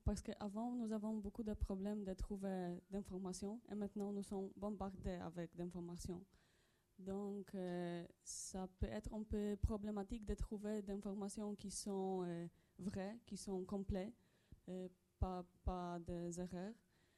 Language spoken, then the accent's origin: French; Poland; French is a second language; je suis polonaise.